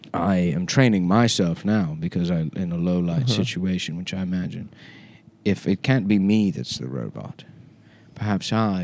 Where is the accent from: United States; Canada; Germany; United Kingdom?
United Kingdom; Of course. I'm British.